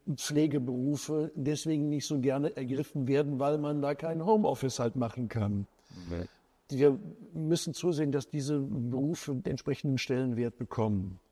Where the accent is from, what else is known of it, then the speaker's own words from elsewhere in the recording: Rhineland, Germany; Ich komme aus dem Rheinland.